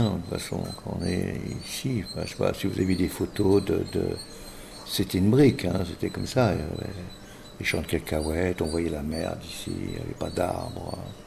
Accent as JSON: {"language": "French", "country": "France", "moved": "yes", "said": "L'année importante, c'est l'année où j'ai quitté la France pour venir ici, le 15 août 69. Puis on est arrivé ici le 4 octobre."}